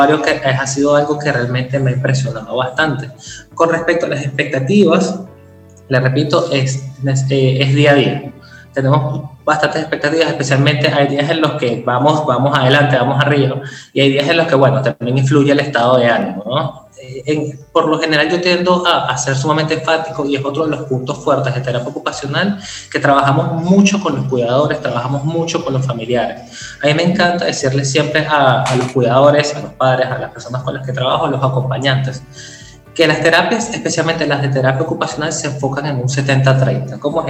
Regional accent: Venezuela; yo creo que ser países caribeños, yo soy venezolano

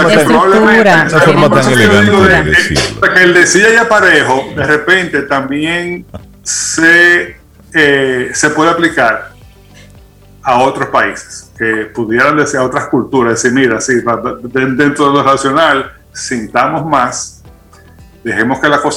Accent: Dominican Republic; esa es una asignatura pendiente que tenemos como sociedad dominicana

